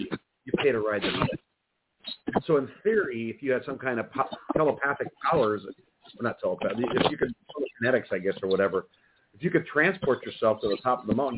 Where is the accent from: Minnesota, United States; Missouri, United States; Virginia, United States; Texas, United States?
Minnesota, United States; Duluth; I remember growing up in Duluth, Minnesota, I remember many Thanksgivings where it was barren.